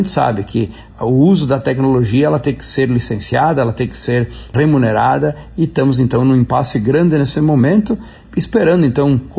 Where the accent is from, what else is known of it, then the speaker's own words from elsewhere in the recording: Rio Grande do Sul, Brazil; ninguém mexeu e aumentou tanto a produção no mundo como nós brasileiros, principalmente gaúchos. Aqui no Rio Grande do Sul